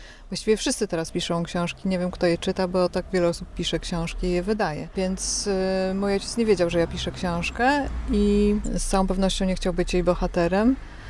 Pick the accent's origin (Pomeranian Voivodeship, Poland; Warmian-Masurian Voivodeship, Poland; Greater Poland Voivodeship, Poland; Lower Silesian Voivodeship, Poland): Warmian-Masurian Voivodeship, Poland; No zdecydowanie tak, jestem stąd.